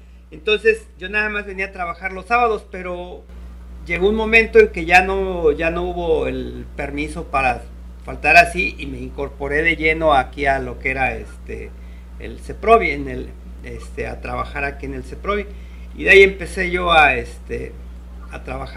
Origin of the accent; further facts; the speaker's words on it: Zitácuaro, Michoacán, Mexico; born there; now in Morelos, Mexico; Yo soy ya soy más de aquí que... Yo nací en Zitácuaro, Michoacán.